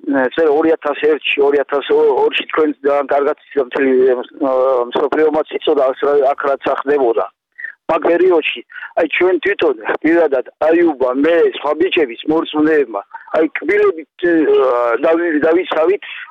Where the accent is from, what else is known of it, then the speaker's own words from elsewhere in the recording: Kakheti, Georgia; ეს საქართველო, ჩვენ აქ დავიბადეთ, გავიზარდეთ, გვეყვარება.